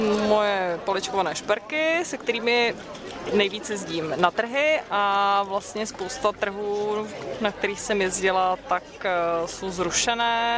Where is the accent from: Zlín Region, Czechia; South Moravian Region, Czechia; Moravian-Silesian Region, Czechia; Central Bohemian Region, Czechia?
Central Bohemian Region, Czechia; Odolena Voda; a jsem z Odole Nevody.